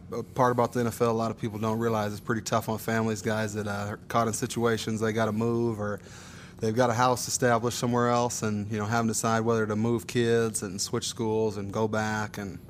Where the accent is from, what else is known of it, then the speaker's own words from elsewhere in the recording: Columbus, Montana, United States; also born or lived in Billings; I was born in Billings, raised in Columbus, Montana.